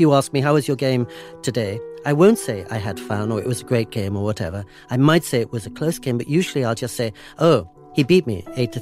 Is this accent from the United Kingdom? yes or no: yes; England, United Kingdom; But she remembered I'd played ping pong as a little boy growing up in England.